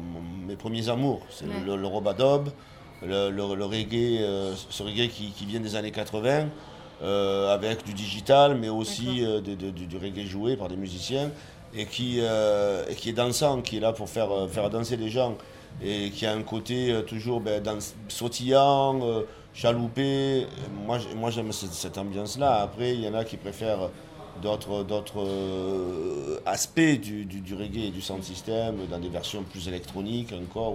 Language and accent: French; Marseille, Provence-Alpes-Côte d'Azur, France; D'abord, ben moi je suis Marseillais, donc je suis né ici il y a un bon demi-siècle.